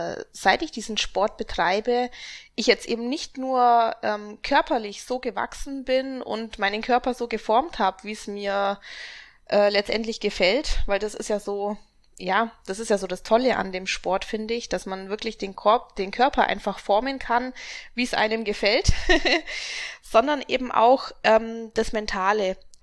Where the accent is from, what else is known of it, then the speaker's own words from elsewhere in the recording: Augsburg, Bavaria, Germany; Und ich komme aus Augsburg.